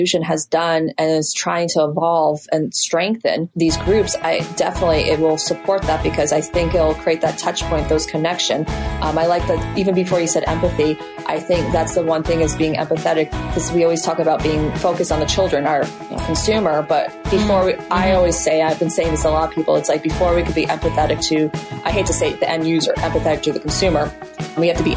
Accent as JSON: {"language": "English", "region": "Vermont", "country": "United States", "tie": "born or raised there", "lives_now": "Los Angeles, United States", "said": "I was born and raised in Vermont, in the area called Southern Vermont. So I grew up in and around a creative community."}